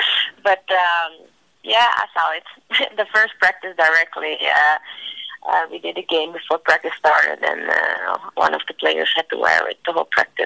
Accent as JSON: {"language": "English", "country": "Netherlands", "second_language": "English", "said": "I'm from the Netherlands"}